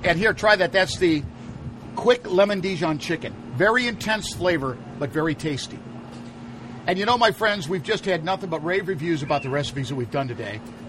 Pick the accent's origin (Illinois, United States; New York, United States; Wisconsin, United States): Illinois, United States; Sycamore; Well, they don't say it like I do because I'm from Sycamore, Illinois